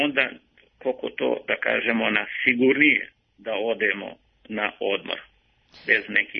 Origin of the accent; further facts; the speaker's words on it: Zlatibor District, Serbia; ja sam inače rodom sa Pane Zlatar